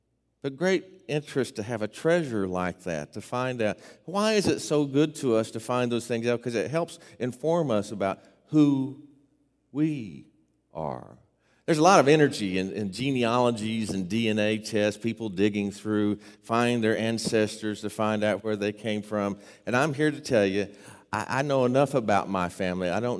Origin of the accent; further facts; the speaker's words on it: Oklahoma, United States; I grew up in the Holy Land. That's Oklahoma for those uninformed.